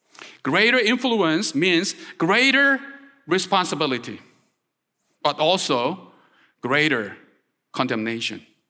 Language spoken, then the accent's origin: English; South Korea; accent: Korean; English is a second language; Probably I don't need to do that because I tend to accentuate each and every word with my Korean accent, right?